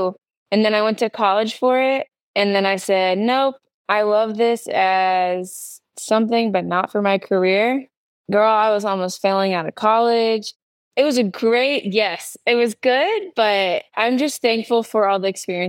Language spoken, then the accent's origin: English; Dayton, Ohio, United States; now in New Mexico, United States; Ohio, Dayton, Ohio.